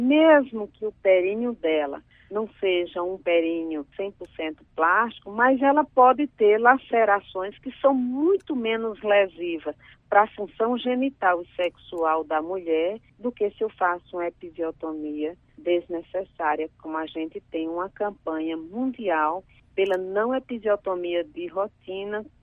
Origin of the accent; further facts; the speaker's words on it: Brazil; somos brasileiras